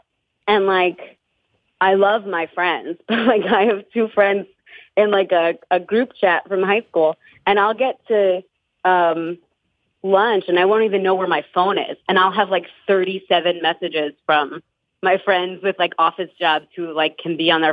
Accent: New Jersey, United States; I'm from North Jersey.

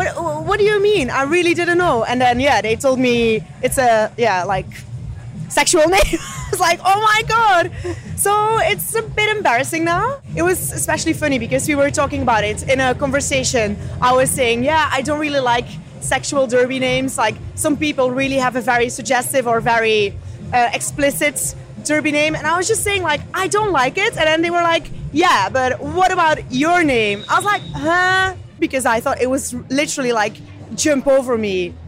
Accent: Belgium; English is a second language; now in London, United Kingdom; it's a whole story because I'm not native English, so I'm from Belgium

